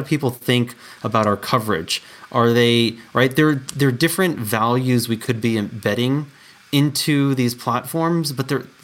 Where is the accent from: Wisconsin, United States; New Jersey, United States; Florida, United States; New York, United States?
New York, United States; now in Colorado, United States; I was born and raised in New York, and I live in Colorado